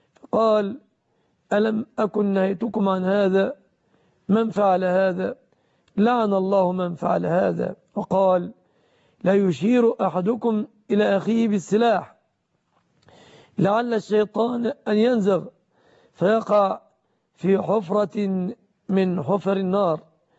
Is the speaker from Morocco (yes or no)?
no; Egypt